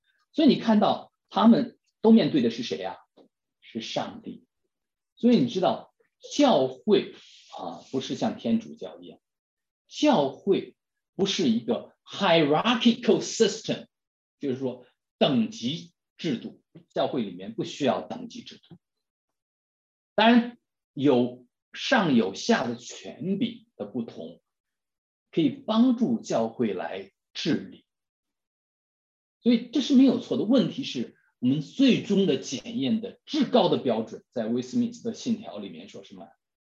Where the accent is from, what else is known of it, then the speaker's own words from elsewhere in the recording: China; 这在我们中国人的思想当中是根深蒂固的